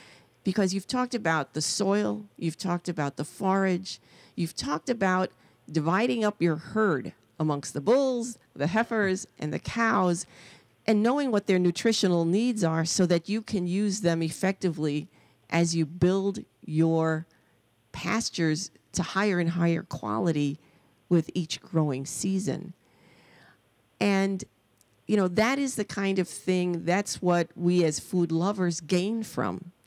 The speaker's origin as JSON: {"language": "English", "town": "New York City", "region": "New York", "country": "United States", "tie": "born or raised there", "said": "You know, I grew up in the Bronx. I spent most of my youth, even through the college years, in New York City."}